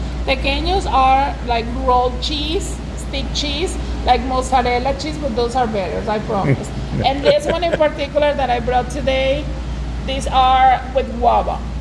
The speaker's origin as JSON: {"language": "English", "town": "Maracay", "region": "Aragua", "country": "Venezuela", "second_language": "English", "lives_now": "United States", "said": "I'm from Venezuela, from Maracay. We are a small state close to the beach."}